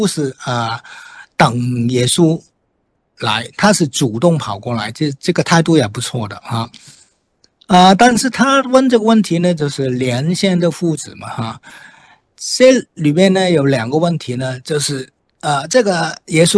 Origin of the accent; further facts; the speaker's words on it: Hong Kong; 我虽然不是在国内出生，但是我是香港的原居民啊。